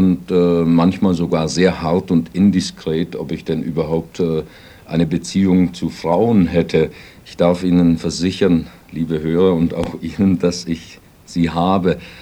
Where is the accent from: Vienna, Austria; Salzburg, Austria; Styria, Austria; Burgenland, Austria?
Vienna, Austria; born there; Ich bin hier in Wien geboren, im 8. Bezirk geboren, in der Laudunggasse 10, in der 4. Etage. Dritter Stock, so.